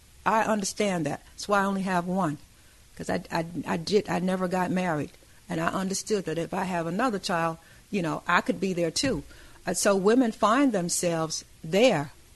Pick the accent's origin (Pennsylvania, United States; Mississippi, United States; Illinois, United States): Mississippi, United States; And, you know, I grew up in Mississippi. I have six, there's six of us.